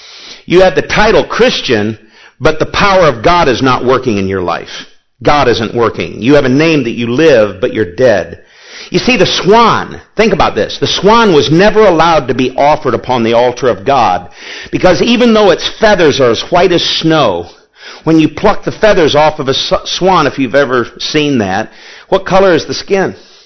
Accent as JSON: {"language": "English", "country": "United States", "said": "I'm glad I'm an American, okay?"}